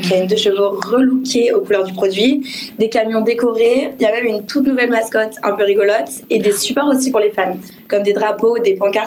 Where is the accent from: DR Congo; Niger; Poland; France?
France; Saint-Étienne, Auvergne-Rhône-Alpes; Alors moi, je suis originaire de Saint-Étienne. J'ai fait mes études à Paris.